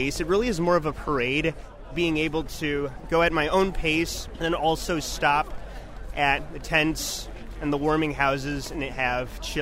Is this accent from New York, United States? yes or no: no; Madison, Wisconsin, United States; from Madison, Wisconsin.